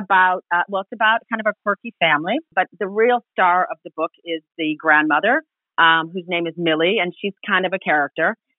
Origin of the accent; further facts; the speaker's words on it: Ohio, United States; So even though I'm American and was raised here, you know, my mom was a single mom raising us in Ohio and, you know, was very pro-Irish.